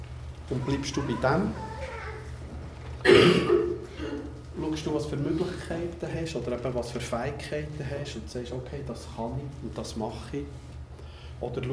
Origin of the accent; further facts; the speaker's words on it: Australia; Wir Australier sind gut in was?